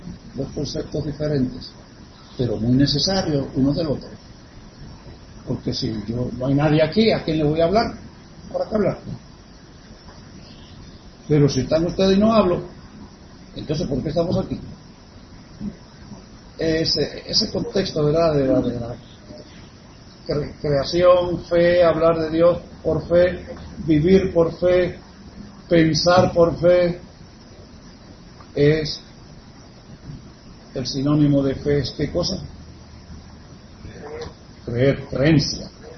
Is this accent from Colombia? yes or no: no; Puerto Rico; En el contexto de puertorriqueños, que nacimos y nos criamos aquí en Puerto Rico